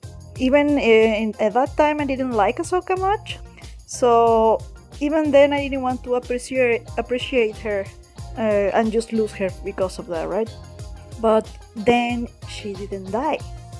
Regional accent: Mexico; English is a second language; in Twitter, Tumblr, and Instagram. I'm from Mexico, so excuse my English.

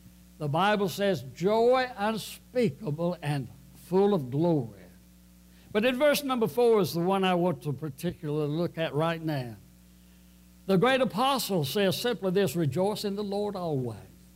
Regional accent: United States; I get excited about America because I'm an American.

